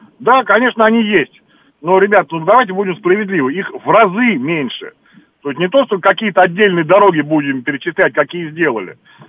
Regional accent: Moscow, Russia; Я сам москвич, да, понятно, я живу в Москве.

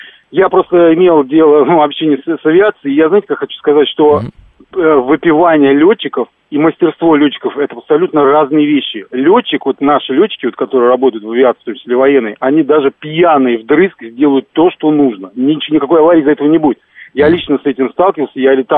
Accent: Moscow, Russia; они знают, что я из Москвы

